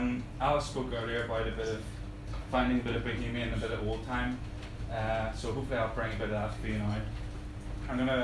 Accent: Northern Ireland, United Kingdom; Nowadays, as he said, the Black North. Britain, although we're more British than Britain, by the most British, sees us as the despised hangers-on.

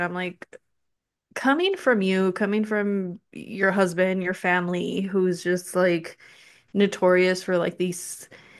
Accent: United Kingdom; and also like as a British person, like telling, saying this about an Irish, like Irish people, like.

